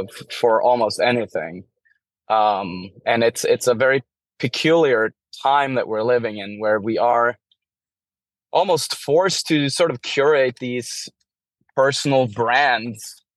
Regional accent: Norway; English is a second language; moved away as an adult; now in United States; It's coming from a person who's born and raised in Norway, and mm-hmm. but I've lived in the US for 6 years now

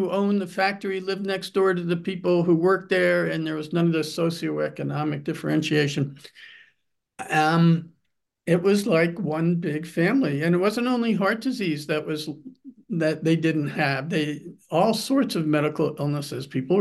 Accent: Allentown, Pennsylvania, United States; when I grew up in Allentown, there was the city of Allentown, and then there's farmland, right?

